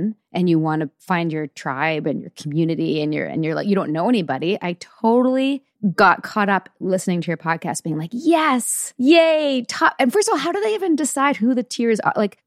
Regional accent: Canada; Wait, I'm Canadian.

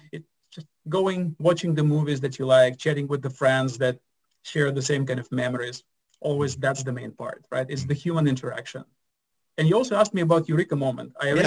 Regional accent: Russia; I grew up in Russia in a small town between Moscow and St. Petersburg.

